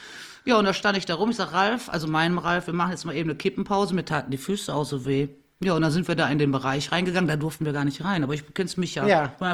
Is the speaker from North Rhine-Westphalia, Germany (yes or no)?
yes; Hückelhoven, North Rhine-Westphalia, Germany; born there; now in Sonsbeck, Germany; gebürtig bin ich aus Hückelhofen. Ja. Aus Schaufenberg. Schaufenberg bei Hückelhofen. Hückelhofen, Schaufenberg, sagt man, ne? Ja, und dann sind wir ja 1981, 82 sind wir nach Sonsbeck gezogen.